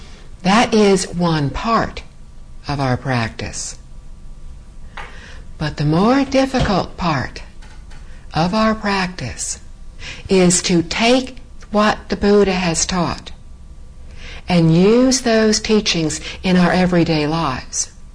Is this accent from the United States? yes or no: yes; United States; I am from the United States.